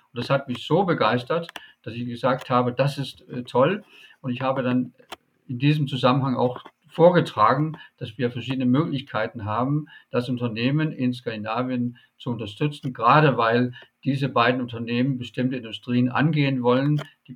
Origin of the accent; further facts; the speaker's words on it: Denmark; now in Germany; Ich bin waschechter Däne